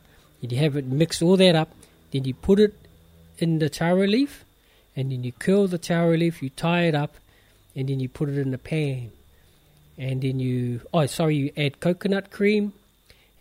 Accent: Manurewa, Auckland, New Zealand; I was born and raised in Manurewa, South Auckland. So yes, city boy.

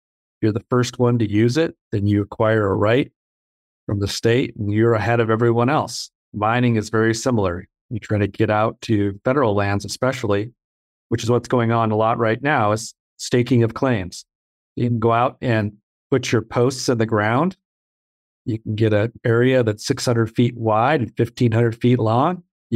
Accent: Sandpoint, Idaho, United States; I grew up in Idaho. I was born in a town about 45 minutes from Coeur d'Alene called Sandpoint. Towns with lakes and mountains, ski resorts, four seasons.

